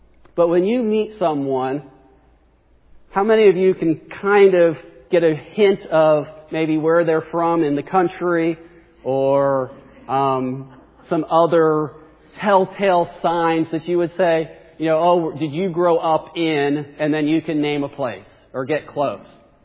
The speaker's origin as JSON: {"language": "English", "region": "New Jersey", "country": "United States", "tie": "born or raised there", "said": "I grew up in New Jersey, and we always said, \"You guys.\""}